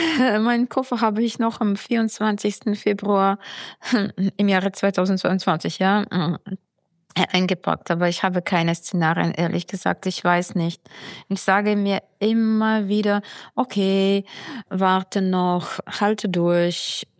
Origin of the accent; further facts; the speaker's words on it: Ukraine; Ich bin die ganze Zeit hier, ja. Das ist schon der vierte Kriegswinter. Und ich wollte die Ukraine nicht verlassen. Das ist meine Heimat und ich fühle mich hier gebraucht. Ich bin Journalistin, ich bin Lehrerin, ich spreche viele Sprachen.